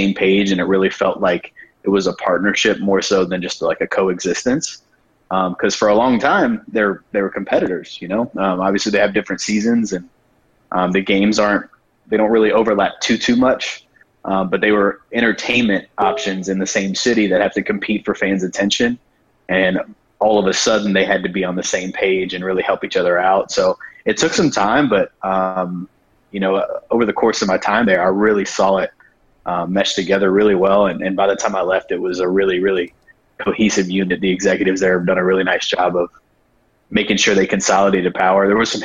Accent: Florida, United States; I grew up in Northwest Florida. Was kind of stuck in the middle of Atlanta, Jacksonville, Tampa, New Orleans

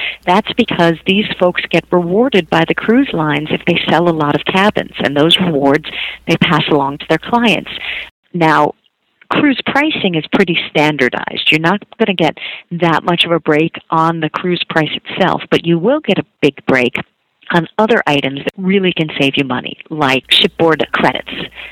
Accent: New York, United States; I don't do that in my hometown of New York. I'm a mom of two

